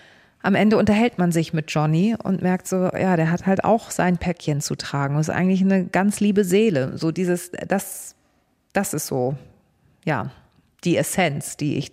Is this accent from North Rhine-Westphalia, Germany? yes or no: no; Hamburg, Germany; Nee, ich bin Hamburgerin. Also für viele ist ja Harburg gehört nicht zu Hamburg. Ich bin in Harburg groß geworden.